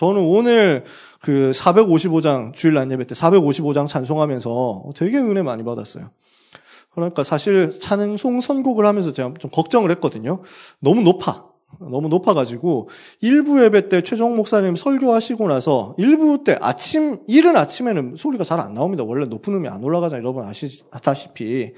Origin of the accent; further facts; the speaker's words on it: Daegu, South Korea; 제가 대구 출신이거든요. 대구에서 고등학교를 나왔어요.